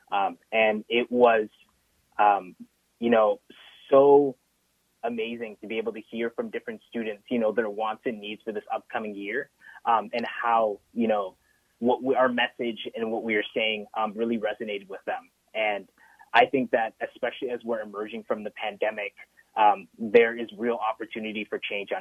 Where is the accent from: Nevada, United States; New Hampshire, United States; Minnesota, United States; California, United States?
Minnesota, United States; Stillwater; growing up in the Stillwater school system, I didn't really see that many people who looked like me. And I also grew up on the weekends in Minneapolis, where I attended the mosque.